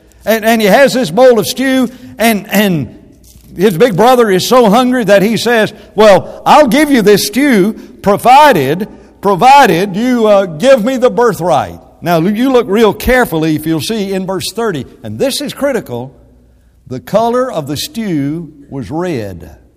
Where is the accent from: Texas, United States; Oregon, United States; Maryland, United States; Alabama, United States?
Alabama, United States; I grew up in Alabama and I hated anybody from Ohio.